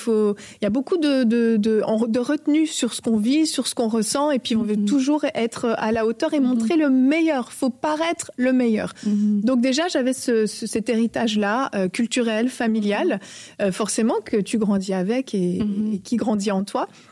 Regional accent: Switzerland; born there; Je suis née en Suisse.

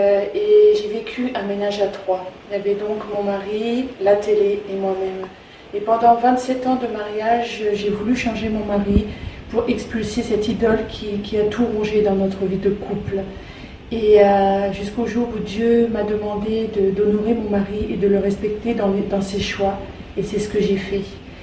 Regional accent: Normandy, France; je suis de Seine-Maritime

